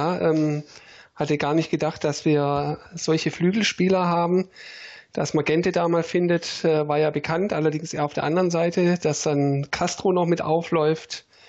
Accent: Bad Cannstatt, Baden-Württemberg, Germany; born there; Aber ich bin in Bad Cannstatt geboren im September

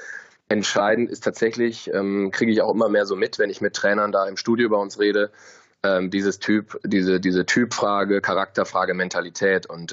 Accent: Bielefeld, North Rhine-Westphalia, Germany; born there; bin gebürtiger Bielefelder

